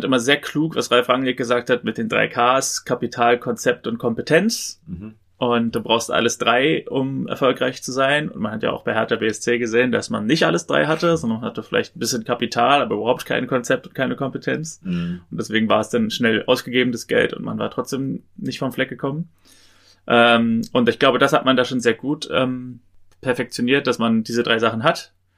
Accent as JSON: {"language": "German", "town": "Potsdam", "region": "Brandenburg", "country": "Germany", "tie": "born or raised there", "said": "in meiner Heimatstadt Potsdam"}